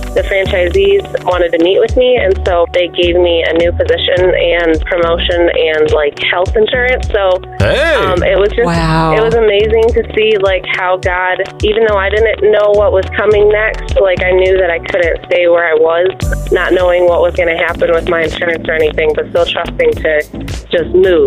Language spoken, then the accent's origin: English; Lansing, Michigan, United States; I'm from Lansing, Michigan.